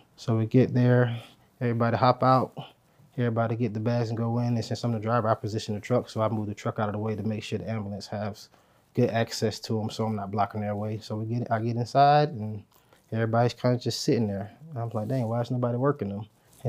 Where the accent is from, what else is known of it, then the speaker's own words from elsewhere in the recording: Pompano Beach, Florida, United States; now in Valdosta, United States; No, I'm originally from South Florida, Pompano Beach, Florida.